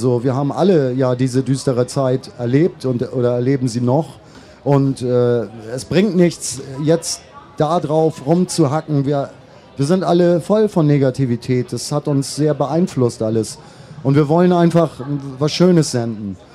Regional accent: Hamburg, Germany; Und das fällt mir als Hamburger besonders leicht, maritime Stücke zu schreiben.

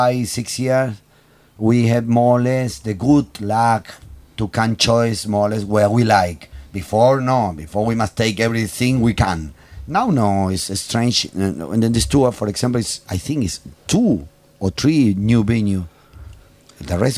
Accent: Argentina; No, just because I come from Argentina, so I born with this, you know.

